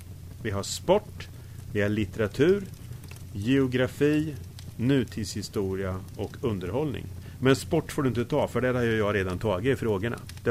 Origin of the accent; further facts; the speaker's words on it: Örebro, Örebro County, Sweden; now in Norrköping, Sweden; jag är från Örebro, mitt i Sverige. Jag är lite lagom och nu är jag i Norrköping